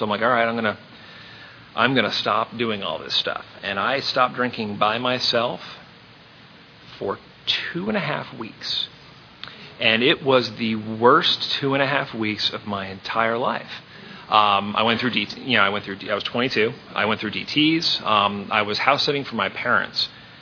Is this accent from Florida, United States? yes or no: yes; Florida, United States; I grew up in Florida. You know, I didn't know what elevation was. We don't have that here.